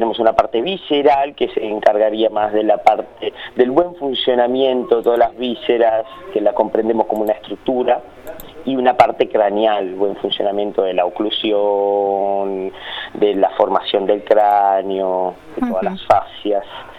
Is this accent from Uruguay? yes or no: yes; Uruguay; moved away; yo falté muchos años, me fui mucho tiempo de Uruguay, y cuando llegué era otra sociedad